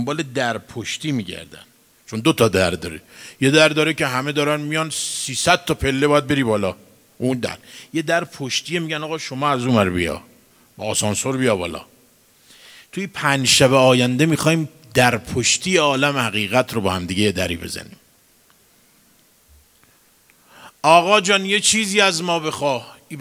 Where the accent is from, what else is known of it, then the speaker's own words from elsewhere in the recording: Mashhad, Razavi Khorasan, Iran; من شبهایی رو خب ما مشهدی هستیم